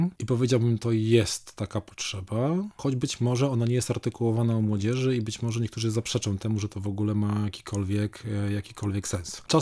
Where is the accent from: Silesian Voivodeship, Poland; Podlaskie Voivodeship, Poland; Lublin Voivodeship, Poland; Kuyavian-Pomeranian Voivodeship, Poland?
Kuyavian-Pomeranian Voivodeship, Poland; Rypin; Znaczy, ja pochodzę z małego miasteczka, Który nazywa się Rypin.